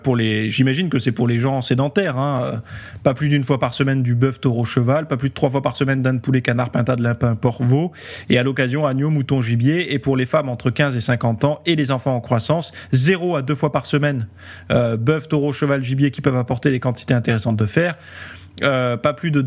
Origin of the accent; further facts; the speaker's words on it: Centre-Val de Loire, France; born there; quand je suis né en Sologne, aussi en Sologne, il y avait du sanglier